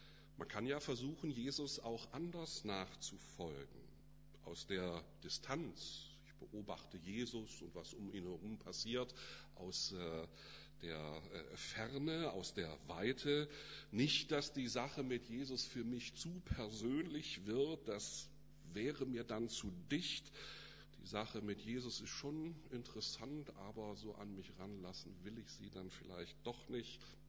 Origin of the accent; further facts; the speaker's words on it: Baden-Württemberg, Germany; now in Northern Germany; Dort, wo ich aufgewachsen bin, waren die Alpen zumindest bei schönem Wetter in Sichtweite. Wir haben in unserer Stadt einen Hausberg, der Hohentwiel.